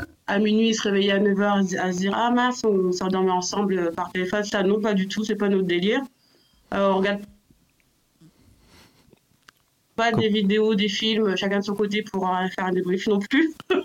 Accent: Lille, Hauts-de-France, France; Enfin, tu sais, moi je suis du Nord. À Lille.

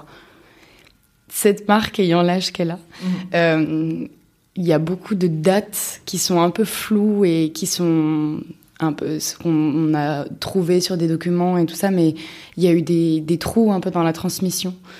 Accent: Paris, Île-de-France, France; je suis du coup la dernière de trois sœurs et j'ai grandi à Paris, à Belleville.

